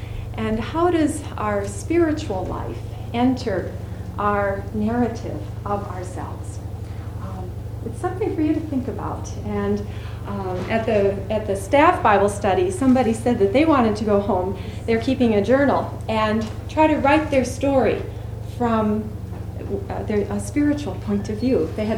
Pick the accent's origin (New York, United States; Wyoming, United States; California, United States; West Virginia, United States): New York, United States; Brooklyn; and I grew up in Brooklyn, New York.